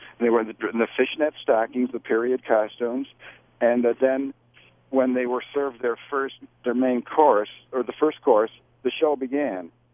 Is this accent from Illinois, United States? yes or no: no; Buffalo, New York, United States; So I packed up and moved to Buffalo. That was my hometown, Buffalo. So it was no chore going back home, no hardship.